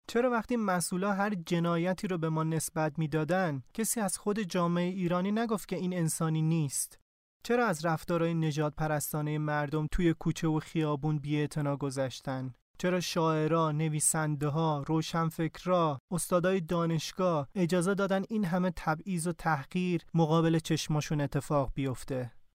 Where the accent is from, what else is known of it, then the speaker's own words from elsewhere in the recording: Afghanistan; also born or lived in Iran; now in France; بهش گفتم که من از ایران اومدم